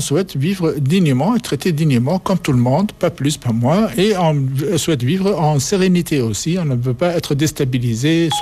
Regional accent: Tunisia; now in France; Moi, je viens de Tunisie.

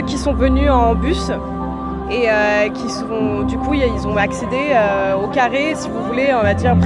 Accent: Hyères, Provence-Alpes-Côte d'Azur, France; Alors, moi, je suis de Hyères, donc je suis hyéroise, dans le Var

